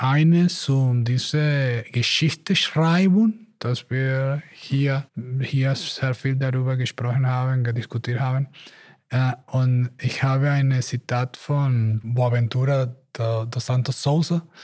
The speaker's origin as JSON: {"language": "German", "country": "Venezuela", "second_language": "German", "said": "aber ich komme aus Venezuela und für mich dieser strukturelle Rassismus sehr, sehr wichtig ist."}